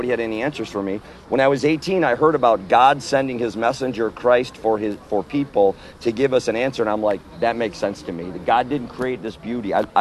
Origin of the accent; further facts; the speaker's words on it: Wisconsin, United States; I grew up in northern Wisconsin.